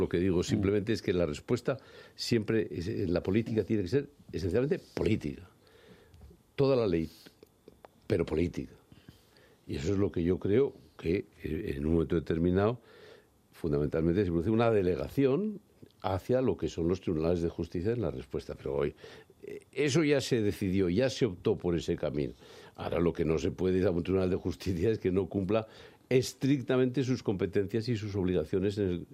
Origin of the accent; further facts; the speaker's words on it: Spain; no tenemos que tener ningún complejo de inferioridad como españoles